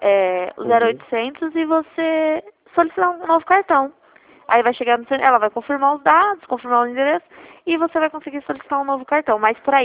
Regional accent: Dracena, São Paulo, Brazil; eu sou do estado de São Paulo. Sou de Dracena

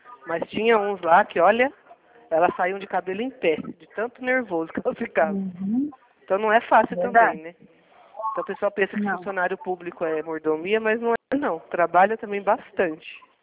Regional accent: Campinas, São Paulo, Brazil; eu sou aqui de Campinas.

